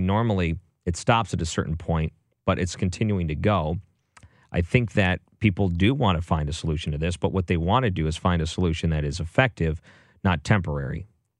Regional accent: Detroit, Michigan, United States; And I mostly hear this because I grew up in Detroit, and there was a lot of these same discussions that happened in Detroit.

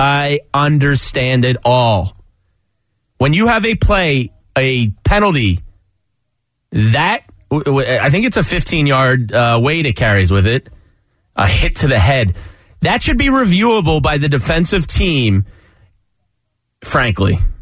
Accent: Washington Crossing, Pennsylvania, United States; I grew up in Washington Crossing. Used to play all my sports in Newtown.

